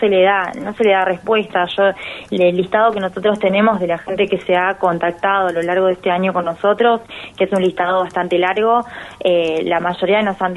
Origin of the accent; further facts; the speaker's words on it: Tierra del Fuego, Argentina; Yo soy fueguina y esto es algo que está naturalizado hace años